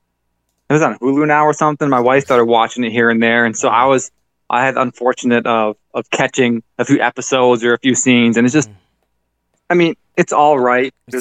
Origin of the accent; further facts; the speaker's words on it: Detroit, Michigan, United States; You know, I'm from Detroit area.